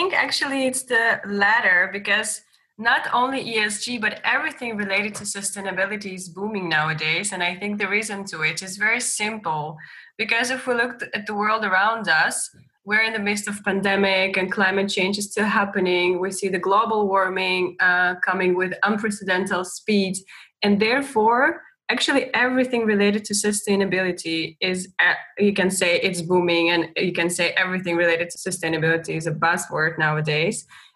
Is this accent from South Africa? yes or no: no; Kyrgyzstan; I'm coming from Kyrgyzstan. It's a little mountainous country in Central Asia.